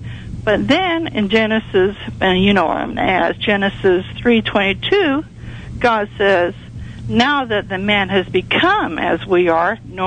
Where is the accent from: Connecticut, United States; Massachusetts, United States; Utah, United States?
Utah, United States; South Jordan; now in Phoenix, United States; I used to be a Mormon. I was raised up in Utah.